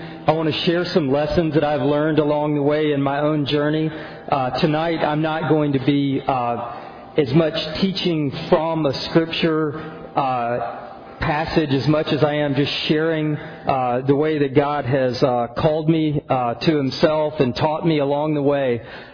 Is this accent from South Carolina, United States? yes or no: yes; South Carolina, United States; I come from a very religious family, and I grew up in the South. And where I came from in South Carolina, you could no more not be a religious kid